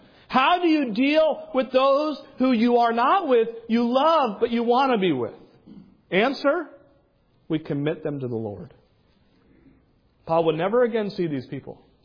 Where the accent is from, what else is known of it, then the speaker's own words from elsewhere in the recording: New Hampshire, United States; I grew up in New Hampshire. I graduated from high school in Wisconsin.